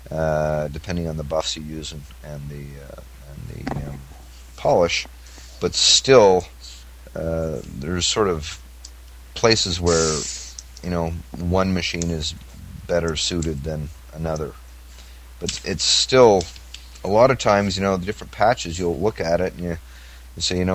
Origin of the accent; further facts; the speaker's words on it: Canada; Being Canadian, I've always been kidded from everybody about how cold it is in Canada.